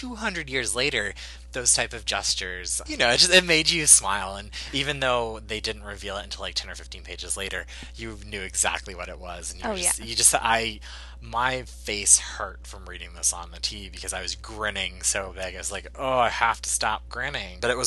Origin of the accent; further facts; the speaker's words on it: North Carolina, United States; I'm from North Carolina, which is a pretty conservative state